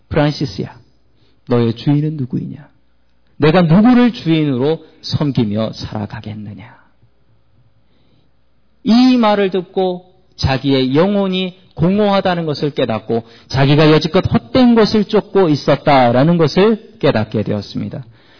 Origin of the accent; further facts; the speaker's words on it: Seoul, South Korea; 저의 고향은 서울 봉천동입니다. 봉천동에서 참 많이 자랐습니다.